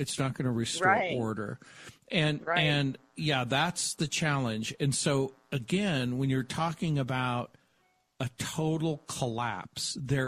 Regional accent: New Orleans, Louisiana, United States; born there; But from where I was born in New Orleans, it's like a hop, skip, and a jump to Haiti, and there's a close connection.

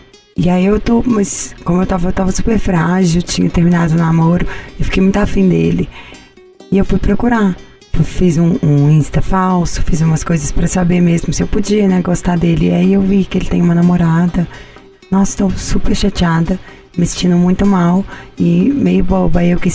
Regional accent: Minas Gerais, Brazil; Sou bem mineira, entendo bem disso.

